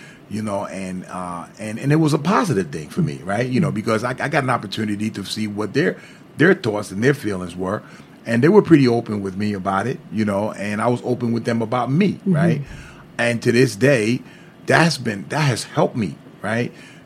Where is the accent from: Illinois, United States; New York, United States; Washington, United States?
New York, United States; Brooklyn; I grew up in Brooklyn, New York, and I went to all black high school. There was one white person in my whole school.